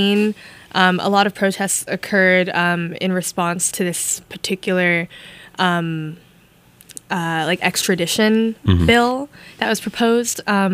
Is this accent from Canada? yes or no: no; Hong Kong; also born or lived in Hoboken, United States; I grew up in Hong Kong. I was born in New Jersey.